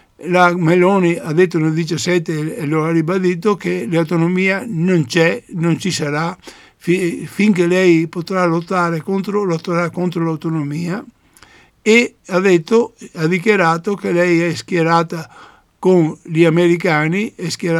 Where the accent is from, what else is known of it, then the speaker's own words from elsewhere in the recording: Veneto, Italy; noi come Veneto e come Veneti